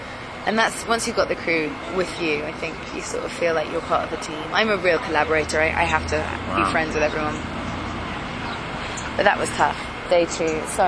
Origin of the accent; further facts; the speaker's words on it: United Kingdom; you know what it's like being British?